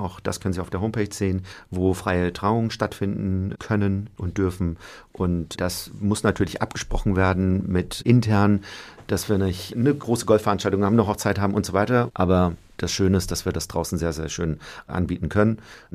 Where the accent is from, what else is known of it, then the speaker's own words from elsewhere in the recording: Bad Schwalbach, Hesse, Germany; Also ich bin in Bad Schwalbach groß geworden